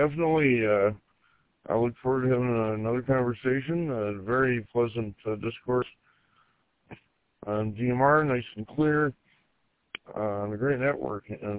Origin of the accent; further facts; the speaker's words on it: Grand Rapids, Michigan, United States; born there; Incidentally, I was born in Grand Rapids. I've got relatives that are from the area, Walker and Woodward Avenue.